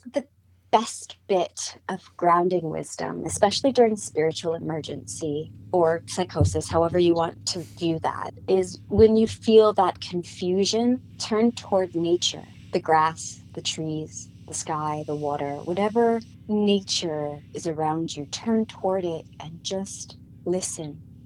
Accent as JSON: {"language": "English", "region": "Virginia", "country": "United States", "tie": "born or raised there", "accent": "anglicized American", "moved": "yes", "lives_now": "United Kingdom", "said": "so I grew up in Virginia. Between the metropolitan area of Washington, D.C. and Richmond, Virginia. And then I've lived in the United Kingdom for about 20 years."}